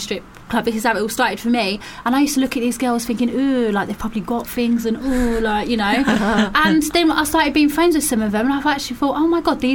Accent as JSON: {"language": "English", "town": "Dagenham", "region": "London", "country": "United Kingdom", "said": "I'm originally from Dagenham."}